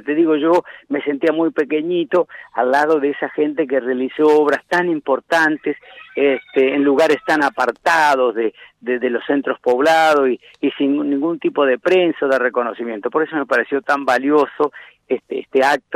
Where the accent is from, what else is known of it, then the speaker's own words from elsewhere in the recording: La Roca, Buenos Aires, Argentina; yo soy nacido en La Roca, que pertenece a Pehuajó, al distrito Pehuajó, pero además, vos sabés, yo viví muchos años en plena campaña del distrito Pehuajó.